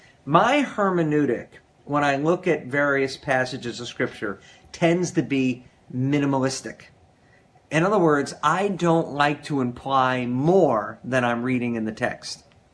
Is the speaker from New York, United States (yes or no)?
yes; Huntington, New York, United States; and I grew up in Huntington and I settled in Manhasset.